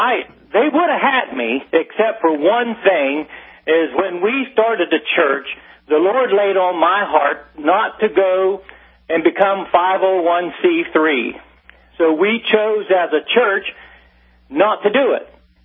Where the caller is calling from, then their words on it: Ohio, United States; I'm here from Ohio. I've talked to you before. I'm the pastor.